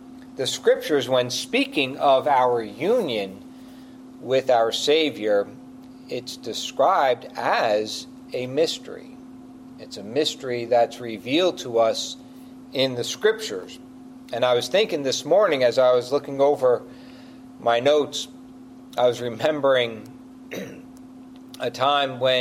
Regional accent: Northeast, United States; Now, I grew up in the Northeast, where there's a lot of cities around, a lot of towns close by.

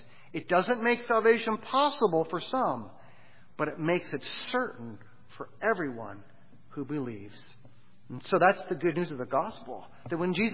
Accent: Pittsburgh, Pennsylvania, United States; I was born in Pittsburgh, and I grew up hearing about this crazy thing called the Bridge to Nowhere.

